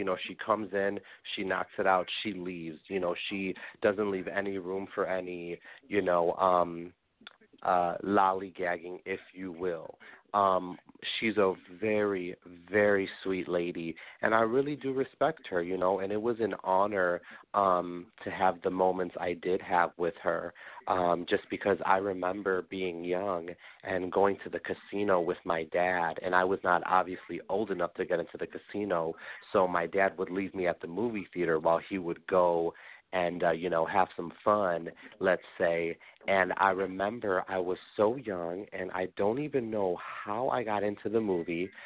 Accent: Des Plaines, Illinois, United States; also born or lived in Chicago; Yes, I claim Chicago, but I'm actually I was born in Chicago, raised in Des Plaines. I spent a little time in Park Ridge, but not enough to remember it.

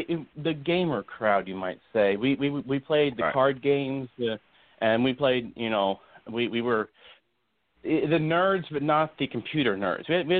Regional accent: Oklahoma, United States; And my school life growing up, I was in Oklahoma, and my hometown was a college town.

